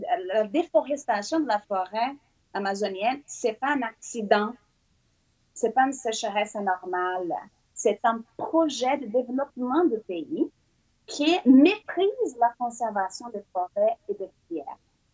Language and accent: French; Quebec, Canada; En tant que Québécois et Québécoise, j'en doute que ce soit un principe, une valeur de notre société